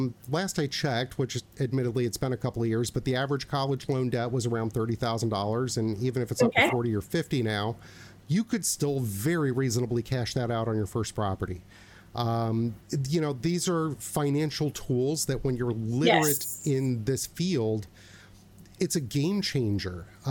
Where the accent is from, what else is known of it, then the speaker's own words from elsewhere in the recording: Scotland, United Kingdom; now in United States; I'm like right on the edge of Dunedin. And you know, I'm Scottish